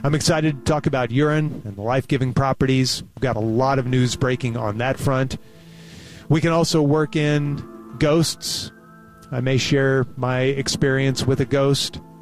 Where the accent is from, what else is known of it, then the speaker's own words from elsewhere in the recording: Amarillo, Texas, United States; born there; because I was born in Amarillo, so we have those West Texas roots.